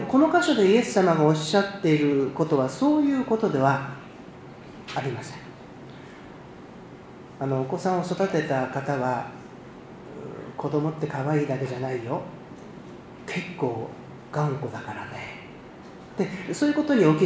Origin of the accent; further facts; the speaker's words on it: Ueda, Nagano, Japan; 私は長野県の出身で上田市の出身なので、真田のあのお城のあるとこなので